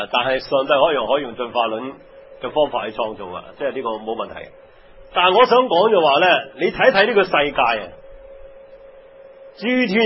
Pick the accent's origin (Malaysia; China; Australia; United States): China; 我们中国人所说的冥冥中有个主宰